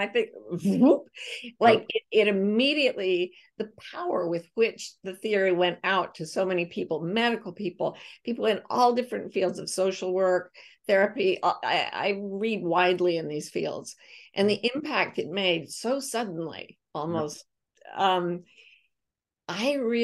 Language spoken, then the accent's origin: English; United States; When I heard that as an American, I was like, emptiness means eternal loneliness.